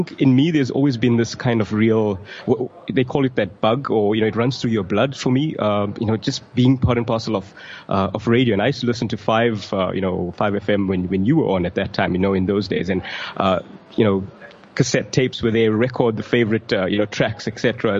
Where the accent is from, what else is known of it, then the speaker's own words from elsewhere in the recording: Middelburg, Mpumalanga, South Africa; Middelburg and Mpumalanga.